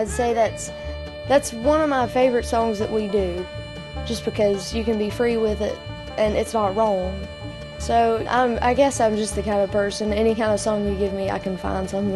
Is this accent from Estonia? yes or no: no; Saltville, Virginia, United States; from Saltville, Virginia. I'm 18 years old. And I play with the bluegrass band